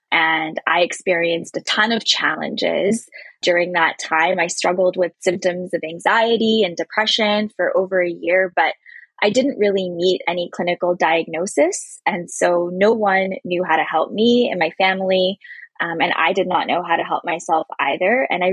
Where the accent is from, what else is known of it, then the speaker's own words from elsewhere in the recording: India; born there; I was born in India and my parents are from East Africa.